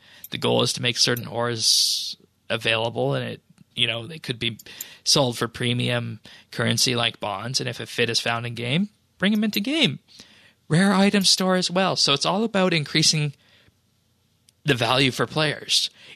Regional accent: Alberta, Canada; I am from Alberta, which is a province in Western Canada

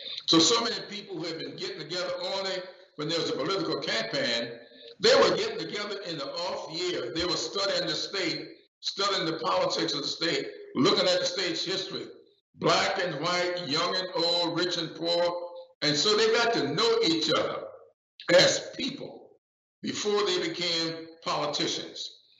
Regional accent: South Carolina, United States; I grew up in Charleston County

